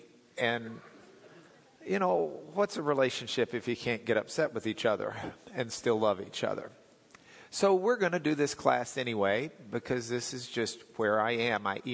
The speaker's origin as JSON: {"language": "English", "town": "Lubbock", "region": "Texas", "country": "United States", "tie": "born or raised there", "said": "When I was growing up in Lubbock, I was in high school."}